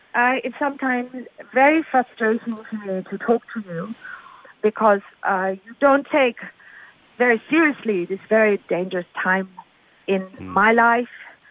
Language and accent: English; Pakistan; Well, I'm from Pakistan.